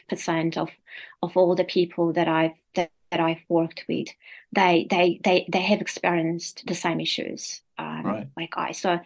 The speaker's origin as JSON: {"language": "English", "country": "Armenia", "second_language": "English", "said": "it is based in my home country in Armenia."}